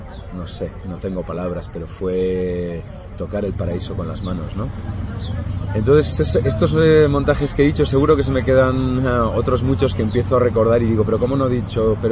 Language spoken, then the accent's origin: Spanish; Castile and León, Spain; algo que me gusta de Castilla y León o de esa latitud donde yo nací y luego me crié